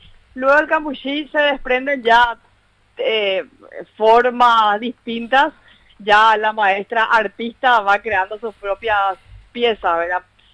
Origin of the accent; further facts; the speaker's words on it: Paraguay; se merecen todo nuestro reconocimiento como pueblo paraguayo